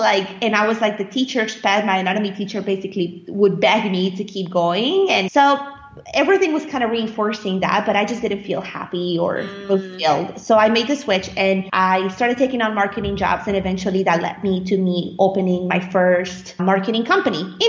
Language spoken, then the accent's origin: English; Naples, Florida, United States; now in Paris, France; And I was just like, I came from Naples. There was nothing to do.